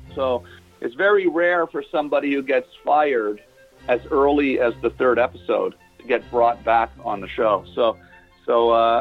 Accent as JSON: {"language": "English", "country": "Canada", "said": "I'm Canadian, so I try not to weigh in on politics too much."}